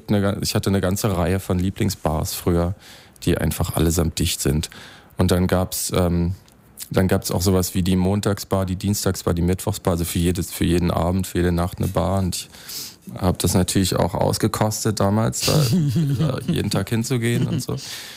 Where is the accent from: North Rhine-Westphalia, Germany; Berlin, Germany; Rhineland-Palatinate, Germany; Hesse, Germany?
Berlin, Germany; Ich bin im Kollwitzplatz groß geworden